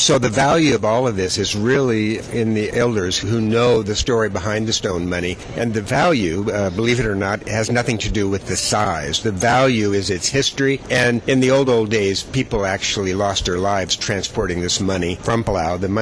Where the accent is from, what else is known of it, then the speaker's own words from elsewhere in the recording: Iowa, United States; now in Yap, Micronesia; I've lived there actually for 46 years, even though I'm originally from Iowa, and I have seen some change in that 46 years